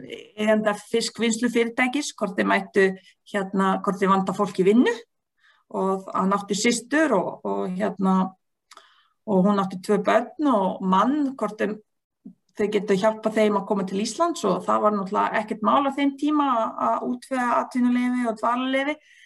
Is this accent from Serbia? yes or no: no; Bosnia & Herzegovina; Icelandic is a second language; now in Iceland; Ég fædd og uppal í Bosníu-Herzegovinu sem á Balkanska